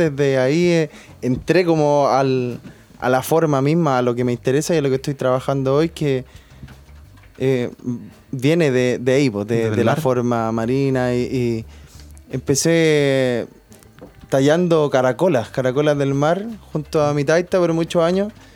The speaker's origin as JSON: {"language": "Spanish", "town": "Santiago", "region": "Santiago Metropolitan Region", "country": "Chile", "tie": "born there", "lives_now": "San Antonio, Chile", "said": "Yo nací en Santiago, pero para mí fue una tremenda revelación de muchas cosas que me importan mucho hoy. Haber llegado a esta zona"}